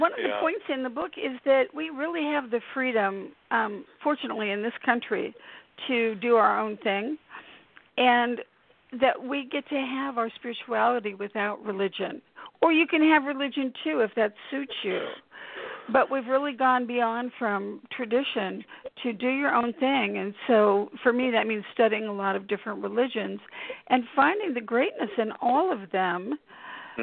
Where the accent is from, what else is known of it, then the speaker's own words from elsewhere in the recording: California, United States; growing up in Northern California, from dysfunction, family dysfunction, and alcoholism